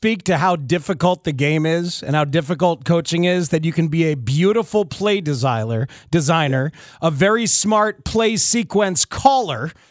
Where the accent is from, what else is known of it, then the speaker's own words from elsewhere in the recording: New Jersey, United States; And I grew up in Jersey, Angelo.